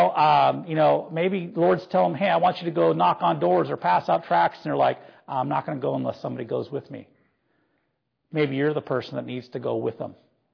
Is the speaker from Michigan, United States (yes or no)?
no; North Dakota, United States; Now, I grew up in North Dakota. I kind of like all four seasons